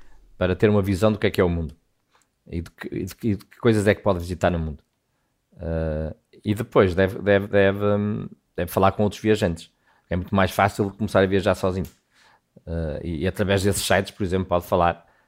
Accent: Portugal; faço um clique e deixo de pensar e sou português e cá estou com as minhas coisas.

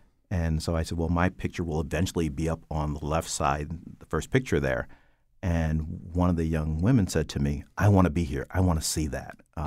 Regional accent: Stamford, Connecticut, United States; I grew up in Stamford, Connecticut on the west side.

